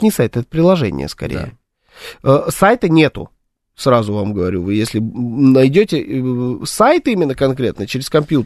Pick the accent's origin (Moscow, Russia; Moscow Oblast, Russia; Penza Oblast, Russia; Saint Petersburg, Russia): Saint Petersburg, Russia; Мы, кстати говоря, из Питера